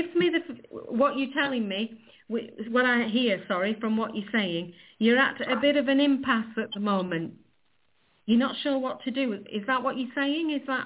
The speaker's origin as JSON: {"language": "English", "region": "England", "country": "United Kingdom", "said": "Nicole, I'm English. My English fine."}